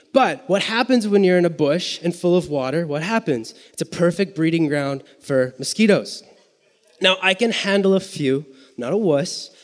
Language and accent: English; Winnipeg, Manitoba, Canada; I'm from Winnipeg. My wife and I live in Winnipeg, but we drive out as much as we can.